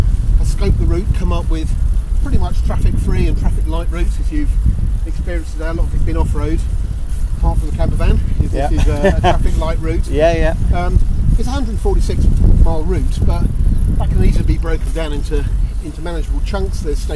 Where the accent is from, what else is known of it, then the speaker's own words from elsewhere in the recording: South East England, United Kingdom; I'm from Surrey, so just a couple of counties over.